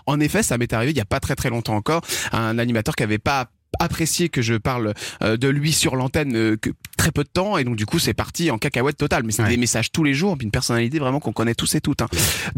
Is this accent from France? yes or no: yes; Rennes, Brittany, France; moi je suis un petit breton qui vient de Rennes, une petite ville qui s'appelle Romiers